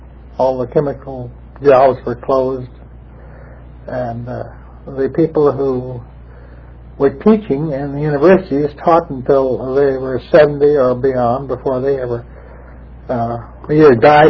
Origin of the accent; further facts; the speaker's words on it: Kansas City, Missouri, United States; And I was born on 6 March, 1909, in the state of Kansas. And I grew up in Kansas City, Missouri